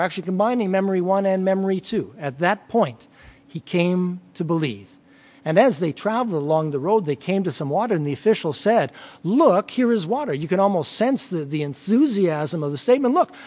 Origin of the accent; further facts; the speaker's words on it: Western Canada, Canada; I'm from Western Canada